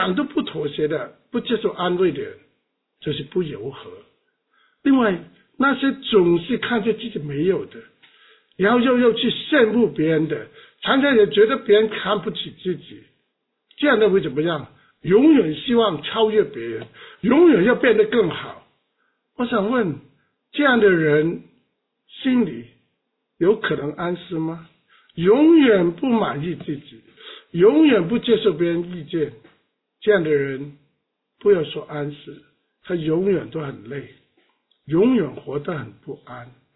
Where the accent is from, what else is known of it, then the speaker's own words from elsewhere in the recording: Guangdong, China; accent: Cantonese; 我们广东话就拉人